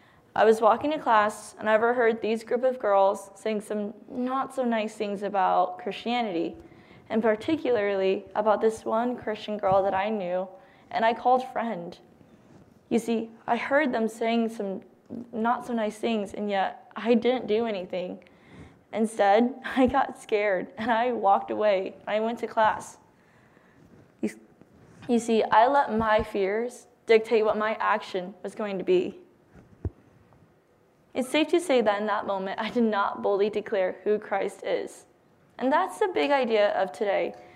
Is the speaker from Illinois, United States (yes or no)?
yes; Bloomington, Illinois, United States; I am from Bloomington, Illinois, which is about an hour and a half away from ONU.